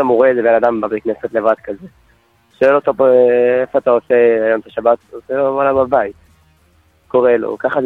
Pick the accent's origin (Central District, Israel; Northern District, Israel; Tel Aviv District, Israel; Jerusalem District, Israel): Tel Aviv District, Israel; Holon